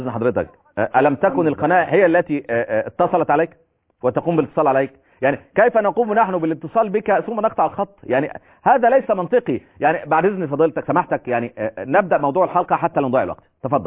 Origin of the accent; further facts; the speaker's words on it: Egypt; يعني زي كما يقولون عندنا في مصر